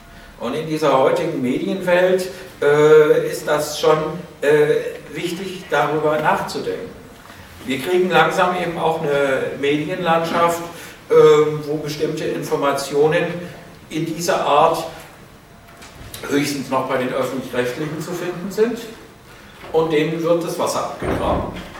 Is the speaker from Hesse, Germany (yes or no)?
yes; Marburg, Hesse, Germany; ich bin nun in Marburg aufgewachsen und das ist also so die Ecke von Allendorf